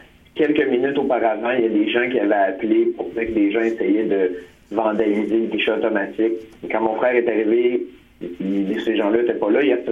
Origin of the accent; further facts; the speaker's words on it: Montreal, Quebec, Canada; quand on vient d'Hochelaga-Maisonneuve, puis qu'on porte des chandails de groupes de musique un peu rock